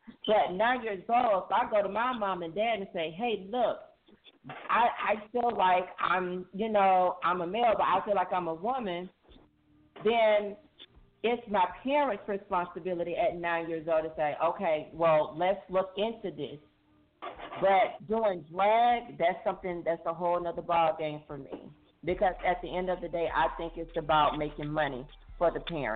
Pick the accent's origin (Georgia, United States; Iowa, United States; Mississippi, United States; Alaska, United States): Georgia, United States; Macon; Because I know growing up in Macon, in high school, you know, I had a lot of LGBT friends.